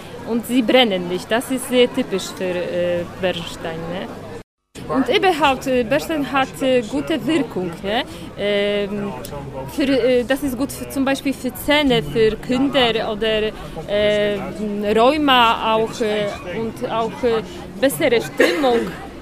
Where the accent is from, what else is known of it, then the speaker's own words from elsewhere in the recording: Gdańsk, Pomeranian Voivodeship, Poland; German is a second language; Ja, ich komme direkt aus Danzig.